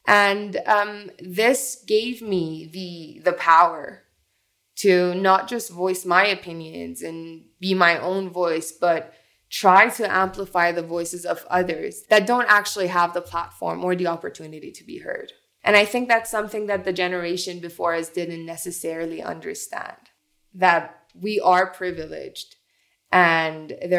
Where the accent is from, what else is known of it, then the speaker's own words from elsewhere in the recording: Dubai, United Arab Emirates; also born or lived in Iran; now in United States; I was born in Iran, but raised in Dubai.